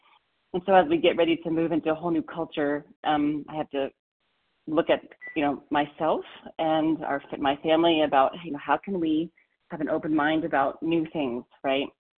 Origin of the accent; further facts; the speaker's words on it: Colorado, United States; I'm from Colorado.